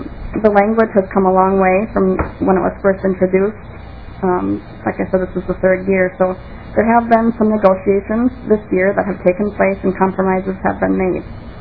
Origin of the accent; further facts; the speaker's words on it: Staples, Minnesota, United States; I'm a breeder from Staples, Minnesota.